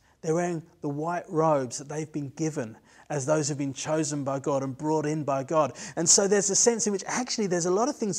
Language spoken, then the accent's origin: English; England, United Kingdom; And like for myself being English, there's things that I think just because that's where I was born.